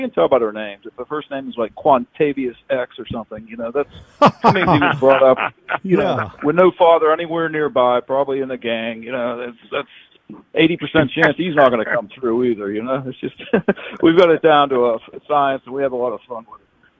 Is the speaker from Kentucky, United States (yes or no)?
no; Pittsburgh, Pennsylvania, United States; I'm from Pittsburgh.